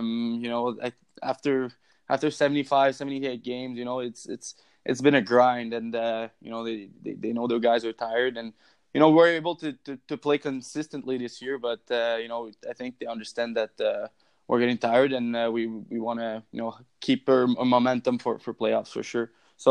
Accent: Canada; accent: French Canadian; English is a second language; Yeah, I am. I am. And that's where my accent comes from.

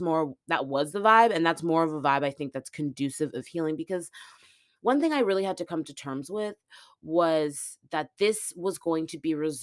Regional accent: Edmonton, Alberta, Canada; born there; now in Toronto, Canada; I live in Toronto, but I was born in Edmonton. It is one of the northernmost metropolitan cities in the world.

